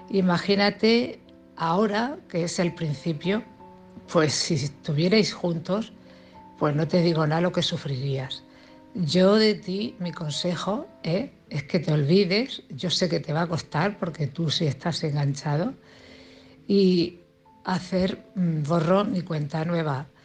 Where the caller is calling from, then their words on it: Cartagena, Region of Murcia, Spain; de Cartagena.